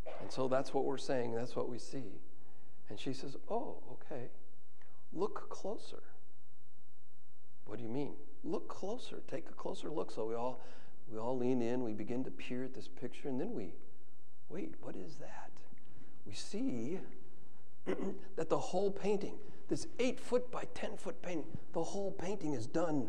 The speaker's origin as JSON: {"language": "English", "town": "Chicago", "region": "Illinois", "country": "United States", "tie": "born or raised there", "said": "I grew up around the Chicago area, the suburbs of Chicago"}